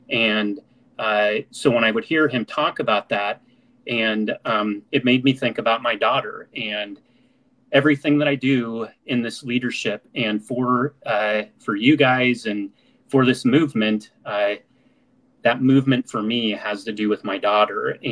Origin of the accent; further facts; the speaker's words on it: Council Bluffs, Iowa, United States; I'm originally from Council Bluffs, Iowa. Then I went off to college in La Crosse, Wisconsin, played college soccer there, got a degree